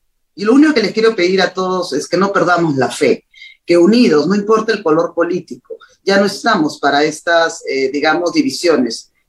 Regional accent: Peru; Mi derecho como ciudadana, mi derecho como peruana

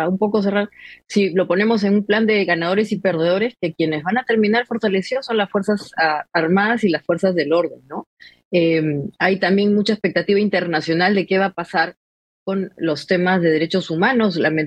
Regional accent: Peru; va a ser el ejercicio de los derechos cívicos que tenemos como peruanos.

